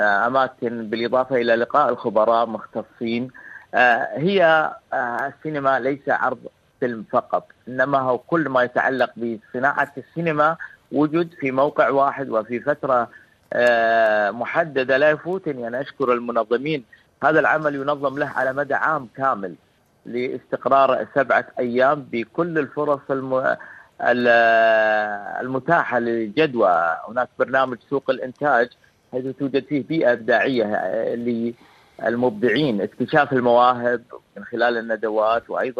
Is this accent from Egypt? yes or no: no; Saudi Arabia; أنا ابن السعودية، ابن الصحراء وابن المدينة.